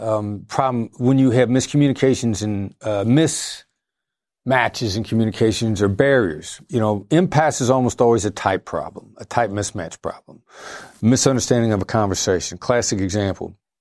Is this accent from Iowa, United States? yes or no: yes; Iowa, United States; Iowa. I'm Iowa.